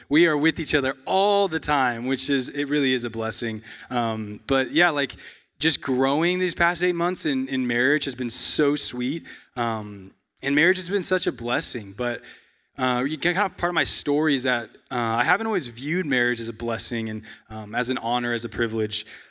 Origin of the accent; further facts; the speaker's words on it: La Grande, Oregon, United States; I'm from La Grande, Oregon, which is Northeast Oregon.